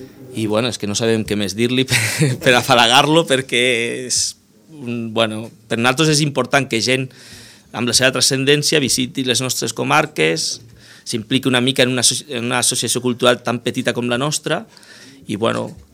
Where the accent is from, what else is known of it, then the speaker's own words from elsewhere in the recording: Barcelona, Catalonia, Spain; Jo vinc de ciutat. Jo sóc de Barcelona i porto uns anys aquí.